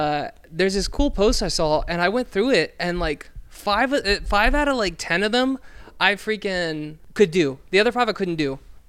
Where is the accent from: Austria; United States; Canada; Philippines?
Philippines; I feel like if I wasn't Filipino, this would be racist. But I am Filipino.